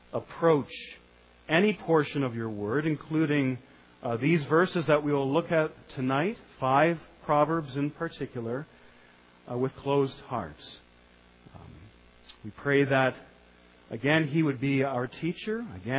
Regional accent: Canada; I'm probably about as patriotic a Canadian as you can find out there.

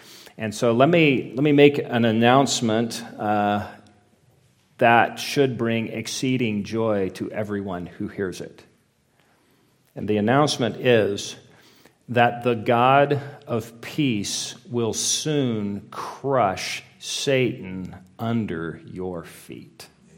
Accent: Texas, United States; now in Oklahoma, United States; I'm very aware, even though I'm a Texan, that Bedlam is this week. I've been in Oklahoma long enough.

